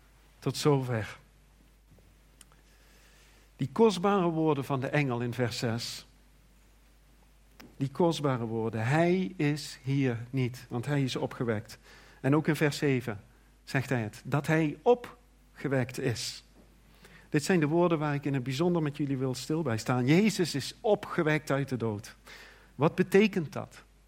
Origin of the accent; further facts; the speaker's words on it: Leerop, Netherlands; En ik ging naar Leerop toe, waar ik opgroeide.